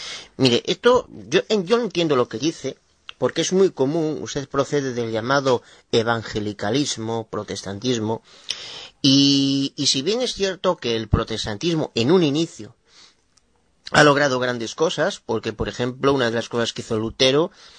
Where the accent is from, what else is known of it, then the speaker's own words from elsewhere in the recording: Galicia, Spain; soy de Nueva Boda de Galicia, España.